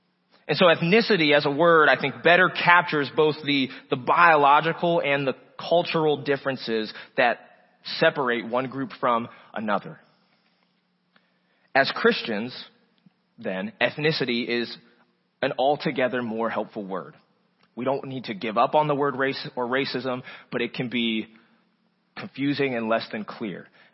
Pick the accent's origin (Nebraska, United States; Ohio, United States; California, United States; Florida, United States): Ohio, United States; Wooster; now in Fishers, United States; a culture in Fishers, Indiana, that is different than the pattern or culture I grew up in Worcester, Ohio.